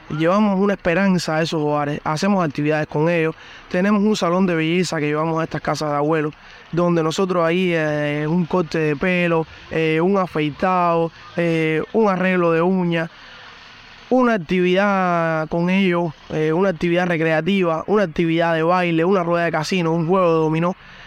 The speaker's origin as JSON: {"language": "Spanish", "country": "Cuba", "said": "Nosotros, como cubanos al fin, también tenemos muchas necesidades"}